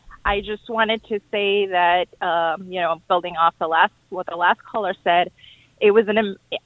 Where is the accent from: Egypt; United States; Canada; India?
India; I'm Indian, my husband's Jamaican, and my two daughters are exactly her mix.